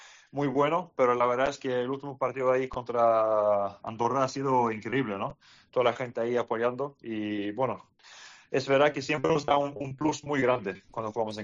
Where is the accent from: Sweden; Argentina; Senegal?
Sweden